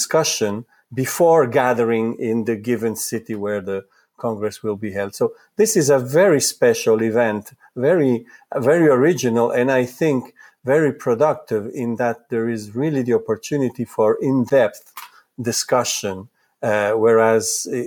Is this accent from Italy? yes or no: yes; Italy; born there; first language Italian; English is a second language; I was born in Italy, so Italian is my mother tongue.